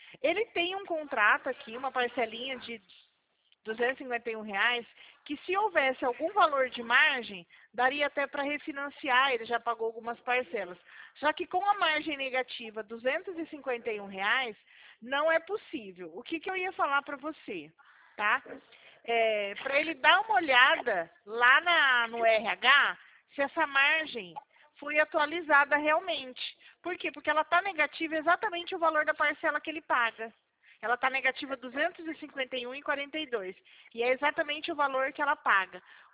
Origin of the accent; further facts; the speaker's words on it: Araçatuba, São Paulo, Brazil; Eu sou aqui de Araçatuba.